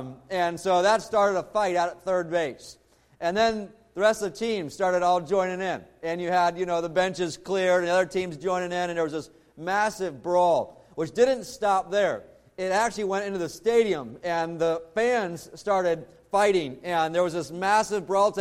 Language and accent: English; Maryland, United States; As many of you are aware, I was raised in Maryland, and so as far as for Major League Baseball, the Orioles, Baltimore Orioles, became my team.